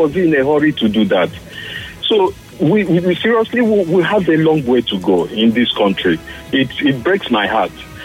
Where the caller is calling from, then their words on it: Eliozu, Rivers, Nigeria; I'm calling from Eliozu.